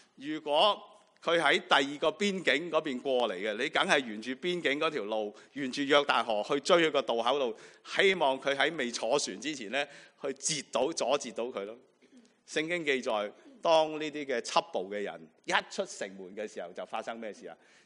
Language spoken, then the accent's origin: Chinese; Guangdong, China; 自然上高有很多我們廣東人的禾杆草